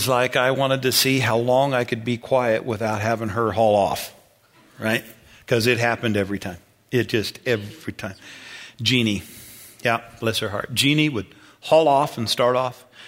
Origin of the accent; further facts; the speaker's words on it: United States; because I'm young buck, I'm a Yankee, I'm from America, I'm not Canadian.